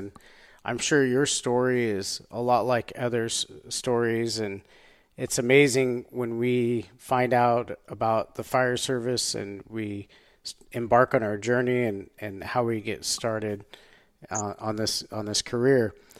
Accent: Sacramento, California, United States; I was like, that's, you know, I'm from that area too.

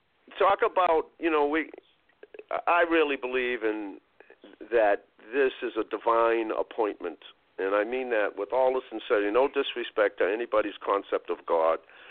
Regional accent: Roxbury, Massachusetts, United States; I grew up 2 miles from here. I grew up in Roxbury.

